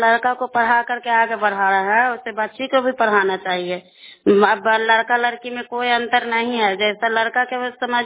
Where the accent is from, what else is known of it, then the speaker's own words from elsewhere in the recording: Bahadurpur, Bihar, India; चंडी प्रखंड के रहने वाले हूँ, ग्राम बहादुरपुर है।